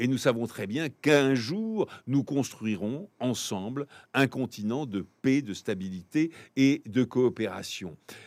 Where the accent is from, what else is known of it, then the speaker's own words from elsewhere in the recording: France; Mais aussi, je suis français.